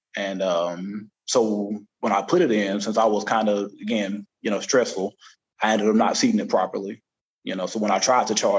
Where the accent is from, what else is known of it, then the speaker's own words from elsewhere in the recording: Tennessee, United States; also born or lived in Virginia; I was born in Virginia, raised in Tennessee. 31 years old, married.